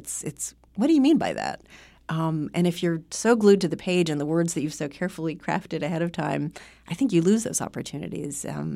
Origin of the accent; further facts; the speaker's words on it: New York City, New York, United States; there was nothing in the sky except for smoke, which is a shocking thing as a New Yorker.